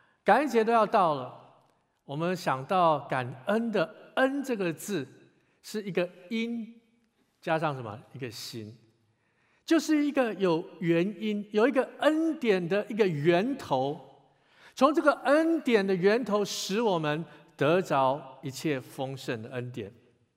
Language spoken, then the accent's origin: Chinese; China; 我们中国人常会说一句话